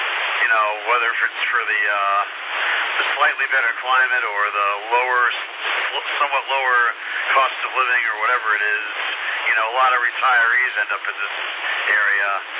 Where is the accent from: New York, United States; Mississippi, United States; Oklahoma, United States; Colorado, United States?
New York, United States; Nassau County. In fact, go very much further west.